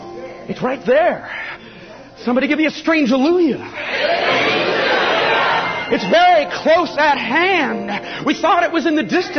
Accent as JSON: {"language": "English", "country": "United States", "said": "I'm an American, I really do believe that everything on the shelves has no memory, no history, no past."}